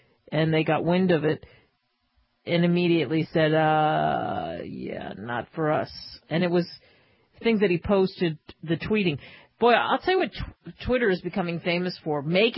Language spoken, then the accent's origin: English; New Jersey, United States; Like, I grew up in Jersey. It'd be like me going back to Jersey, and that's how I talk.